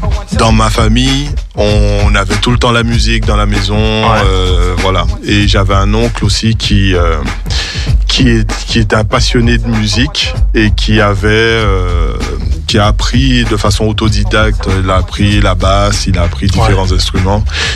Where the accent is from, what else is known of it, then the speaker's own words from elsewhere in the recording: Guadeloupe, France; born there; je suis né en Guadeloupe.